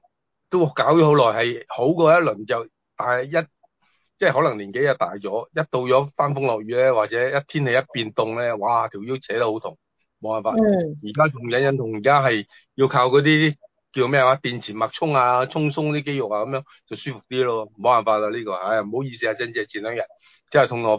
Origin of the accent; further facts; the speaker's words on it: Maoming, Guangdong, China; 咁我其实我嘅家乡都系嗰边嘅。